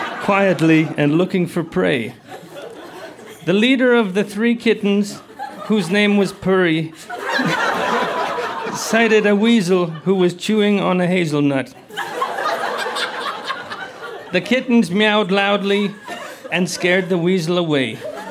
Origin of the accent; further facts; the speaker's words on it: British Columbia, Canada; So I grew up in the Kootenays in BC. We didn't have scribblers.